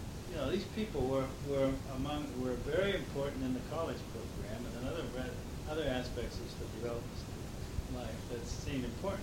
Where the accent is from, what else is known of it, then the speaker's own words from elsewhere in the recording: Erie, Pennsylvania, United States; Erie. I had a very different background than a lot of these people.